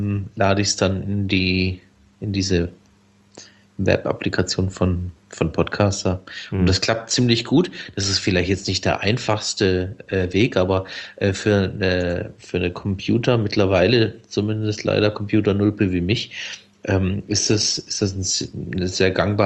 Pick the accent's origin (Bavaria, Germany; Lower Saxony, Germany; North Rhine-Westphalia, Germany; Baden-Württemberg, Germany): Baden-Württemberg, Germany; Ich bin ja aus dem Schwarzwald.